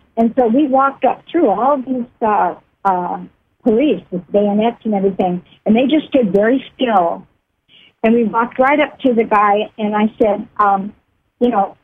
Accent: Laguna, United States; And see, I grew up in Laguna.

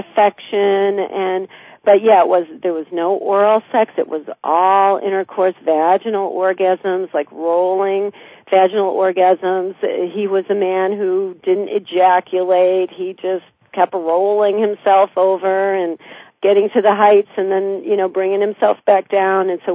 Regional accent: Midwest, United States; I grew up in the Midwest. You know, we didn't have sexual healers back then.

